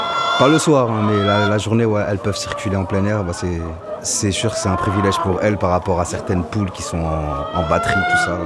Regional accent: Paris, Île-de-France, France; Moi, je suis parisien de base, donc j'ai pas affaire à tout ça, c'est tout nouveau pour moi

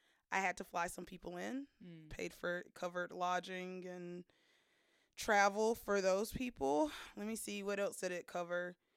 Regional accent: North Carolina, United States; And we've always been in North and South Carolina. So like North Carolina, South Carolina, those are my mostly North, but a little bit of South is my identity.

